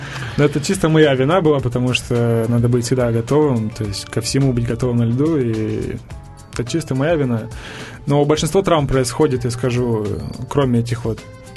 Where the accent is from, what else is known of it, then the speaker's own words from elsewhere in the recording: Omsk, Omsk Oblast, Russia; also born or lived in Sudak; Когда было 2 года, с семьей переехали мы в Омск. Там сестра родилась у меня. Вторая моя сестра. Вот. И в Омске мы жили с семьей до... Я жил в Омске до 14 лет.